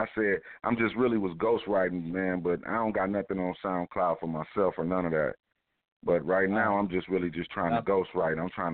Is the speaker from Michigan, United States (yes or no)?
yes; Pontiac, Michigan, United States; now in Louisville, United States; No, I'm from Pontiac, man. I ain't got nothing to do with Kentucky. I just stay out here right now, man. I'm from straight Pontiac, Michigan.